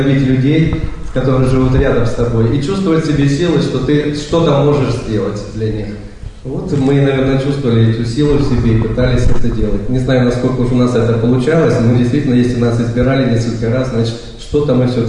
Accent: Voronezh Oblast, Russia; born there; Я сам родился в Воронежской области, поэтому ничего плохого о понаехавших я не говорю.

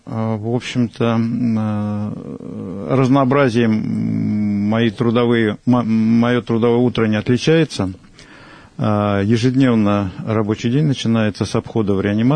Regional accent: Balashikha, Moscow Oblast, Russia; Родился я в Московской области и вырос, в общем-то, там же, в подмосковной Балашихе, где после окончания школы поступил в первый Московский медицинский институт имени Сеченова, который закончил в 1985

